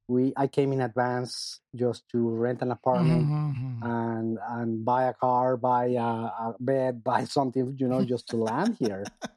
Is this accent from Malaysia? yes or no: no; Mexico; for an important manufacturing water pumps company down in Mexico. Mm-hmm. And one day I was driving in my hometown and I saw a vehicle with BC plates again.